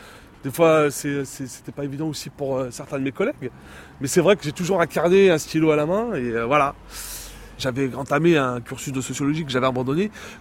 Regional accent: France; born there; je suis né en France, c'est important, là, aujourd'hui, avec l'histoire de la déchéance de la nationalité. Voilà, moi, j'ai la double nationalité, mais c'est vrai que j'ai jamais tout le temps eu un sentiment d'appartenance à la France. Au départ, j'étais algérien

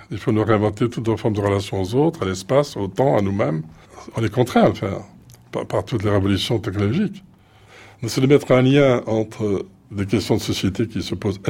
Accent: Belgium; Alors, en tant que Belge, je vous disais

